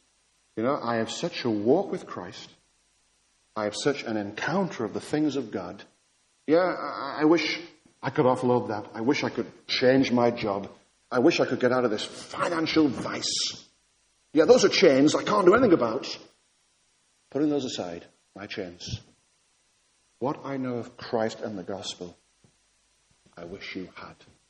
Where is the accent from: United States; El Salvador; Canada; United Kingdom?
United Kingdom; North West England; I come from Lancashire, so I was intrigued to see